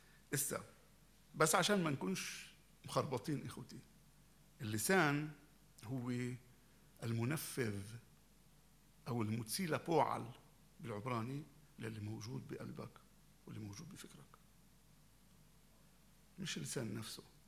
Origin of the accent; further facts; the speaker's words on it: Syria